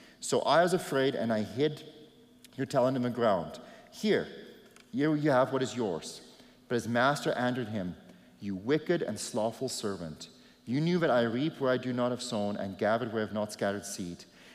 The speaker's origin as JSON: {"language": "English", "country": "South Africa", "said": "All I am is a South African farmer"}